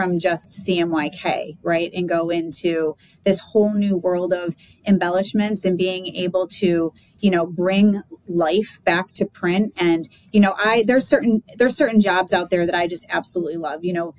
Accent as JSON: {"language": "English", "town": "Rochester", "region": "New York", "country": "United States", "tie": "born or raised there", "said": "growing up in Rochester, New York, there's a lot of extended, families that have worked at Xerox."}